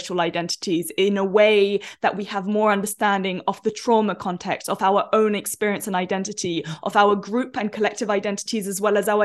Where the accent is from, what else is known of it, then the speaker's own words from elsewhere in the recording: India; born there; I was born in India and I've spent time there